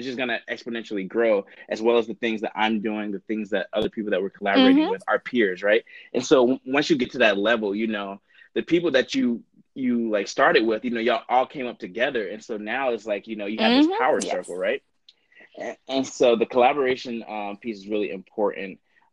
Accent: Atlanta, Georgia, United States; So I went to Georgia Tech. I'm originally from Atlanta.

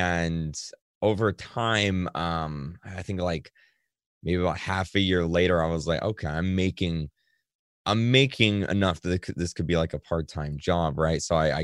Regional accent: Macclenny, Florida, United States; cause I grew up in McClinney, Florida, which is a very rural, like country town in Florida. It has like 2,500 people into there.

